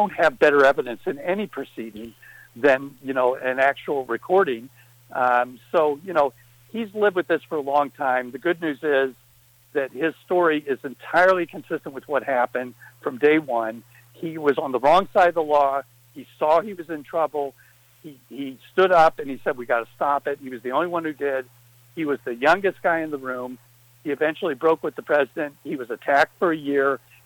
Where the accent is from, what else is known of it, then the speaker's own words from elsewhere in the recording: Lima, Ohio, United States; So Jim Jordan, and also my hometown, Lima, I think he represents, too. That district stretches from, I think, Oberlin to Lima.